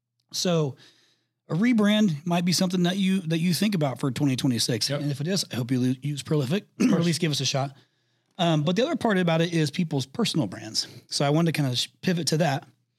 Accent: Indiana, United States; now in Arizona, United States; I live in Arizona. I'm from Indiana. I live in Arizona. I'm a big Arizona Cardinals fan.

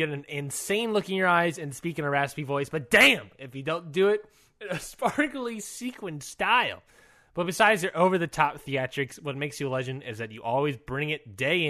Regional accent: Maryland, United States; Luckily, I grew up in Maryland.

